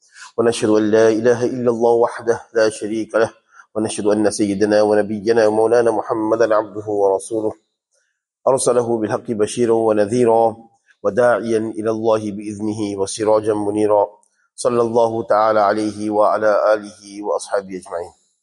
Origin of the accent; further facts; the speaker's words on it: Estcourt, KwaZulu-Natal, South Africa; I'm from Escort, not far from the Drakensberg